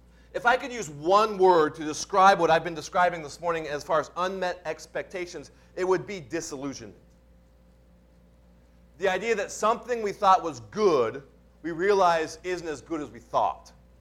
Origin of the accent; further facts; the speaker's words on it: Montana, United States; I grew up in Montana where there's a lot of Native Americans.